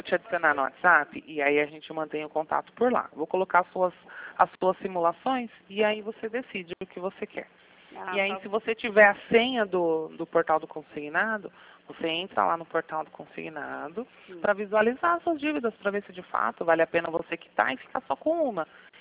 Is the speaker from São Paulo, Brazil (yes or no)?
yes; Osasco, São Paulo, Brazil; now in Sorocaba, Brazil; Eu morava em São Paulo também. Eu sou de São Paulo também. Moro em Sorocaba tem só 7 anos. E eu sou de Osasco, na verdade, né? Morava ali em Quitaú, ali na Vila Militar também.